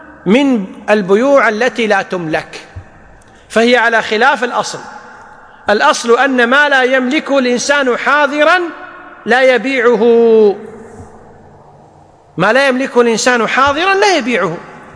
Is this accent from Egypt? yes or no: no; Kuwait; مثل الحين عندنا بالكويت يسمون الدين سلف